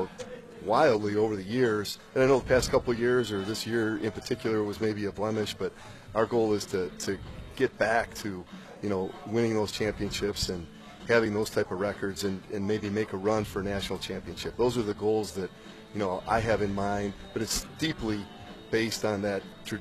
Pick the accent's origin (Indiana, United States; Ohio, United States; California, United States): Ohio, United States; Toledo; I grew up in the Toledo area or just north of Toledo.